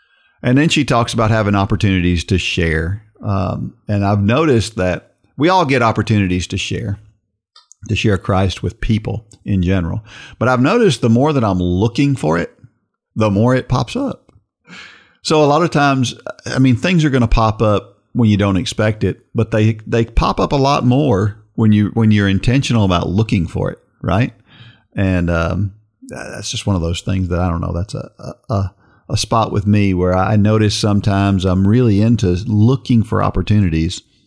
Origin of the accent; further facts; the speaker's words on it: Perth Amboy, New Jersey, United States; born there; And I was born in Perth Amboy, New Jersey.